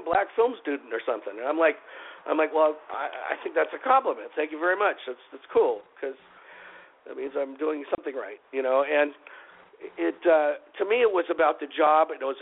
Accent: Las Vegas, Nevada, United States; You know, I was raised in Las Vegas. I did go to a mostly African-American school

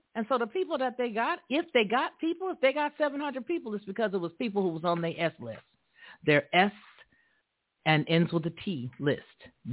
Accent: the South, United States; I'm from the South. I ain't got a problem with that flag.

